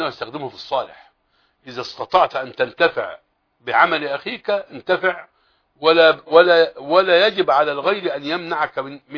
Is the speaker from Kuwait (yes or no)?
no; Egypt; وما زال عندنا في مصر إلى الآن من يدافع عن الشيعة عن الرافضة.